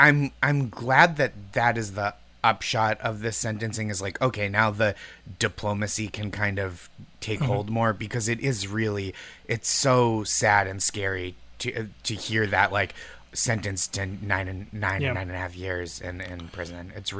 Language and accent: English; Boston, Massachusetts, United States; I'm from Boston originally.